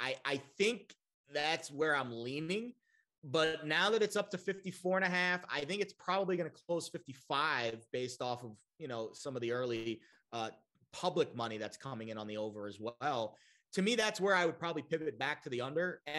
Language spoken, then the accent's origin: English; New York, United States; And then I got converted to my hometown New York roots.